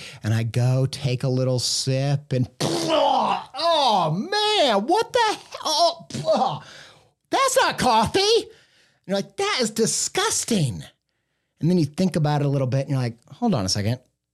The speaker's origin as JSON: {"language": "English", "region": "Midwest", "country": "United States", "tie": "born or raised there", "said": "we talk a lot about Chuck E. Cheese on this podcast because I grew up in the Midwest"}